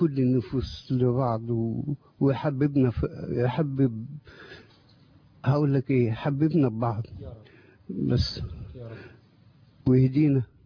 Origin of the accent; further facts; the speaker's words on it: Suez, Suez Governorate, Egypt; قلت لا أرجع بلدي أصلا من السويس أرجع بلدي.